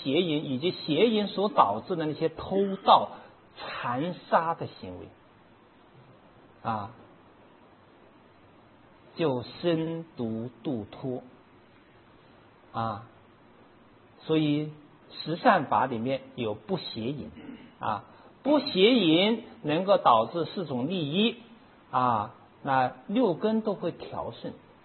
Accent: China; 现在我们中国人的这种喧闹啊，实在是要好好的反省一下。

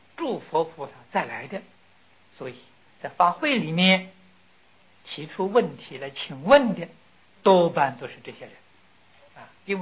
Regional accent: China; 我们中国人常说学问学问

